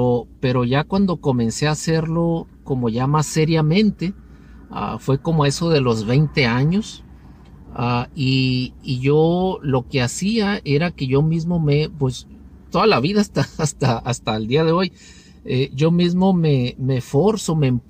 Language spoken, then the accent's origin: Spanish; Tijuana, Baja California, Mexico; now in San Diego, United States; Ah, soy de Tijuana, pero radico en San Diego. Ya tengo como unos 10, 11 años más o menos acá en San Diego.